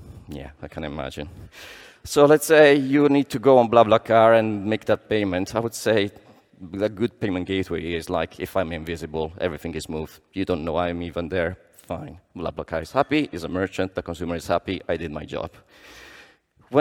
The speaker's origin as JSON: {"language": "English", "region": "England", "country": "United Kingdom", "tie": "born there", "also_born_or_lived": "Italy", "said": "I was born in England … My parents were Italian"}